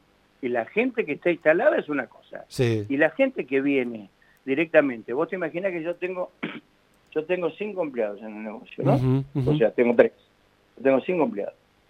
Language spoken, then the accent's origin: Spanish; La Plata, Buenos Aires Province, Argentina; yo soy platense por naturaleza y quiero esta ciudad verla tan bella como siempre